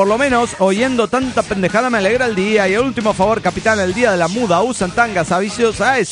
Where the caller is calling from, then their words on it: Querétaro, Mexico; soy el hechicero de Querétaro, México